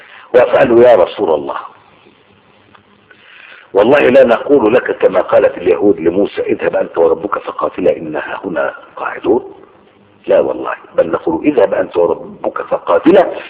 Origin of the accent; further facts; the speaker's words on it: Egypt; تعال بص عندنا في مصر الفلاحين في الدلتا وجه واحد